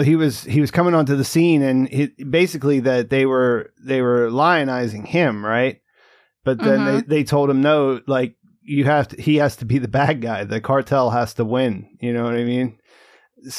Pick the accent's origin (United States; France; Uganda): United States; Rust Belt; I grew up in the Rust Belt. So there really wasn't much migrant culture at all